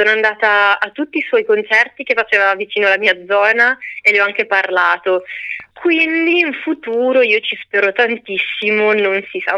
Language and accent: Italian; Reggio Emilia, Emilia-Romagna, Italy; io adesso vivo a Reggio Emilia, cioè io sono nata e cresciuta a Reggio Emilia, ma ho origini salentine, mia mamma è salentina.